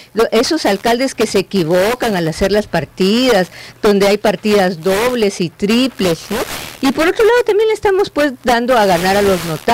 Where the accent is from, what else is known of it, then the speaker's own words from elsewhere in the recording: Peru; nosotros como peruanos en la Constitución le estamos considerando como natural y como fundamental de la sociedad.